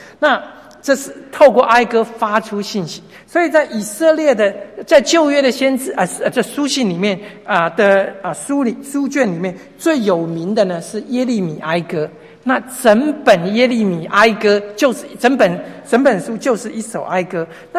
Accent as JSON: {"language": "Chinese", "country": "China", "said": "其实用一个我们中国人用的一个字眼来讲呢，它其实像中国人的挽歌"}